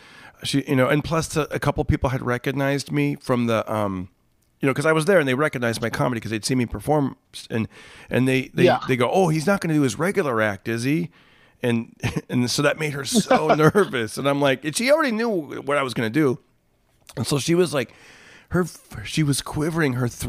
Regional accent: Fresno, California, United States; now I do talk about myself growing up in Fresno in a Latino neighborhood

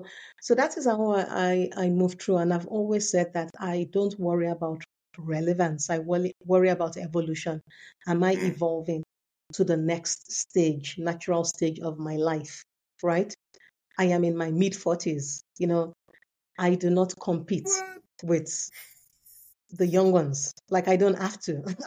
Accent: Nigeria; I come from Yoruba. I'm a Yoruba. That's my tribe from Nigeria. And we speak in proverbs, and it's a language of metaphors.

